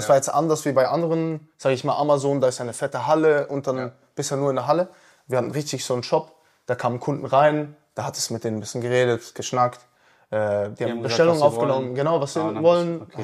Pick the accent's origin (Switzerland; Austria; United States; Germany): Switzerland; Bin 22. Ich komme aus der Schweiz.